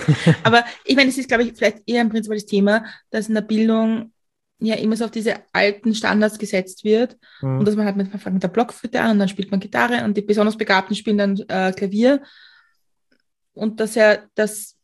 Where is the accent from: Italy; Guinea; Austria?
Austria; Okay, also ich bin ja am Land in Österreich aufgewachsen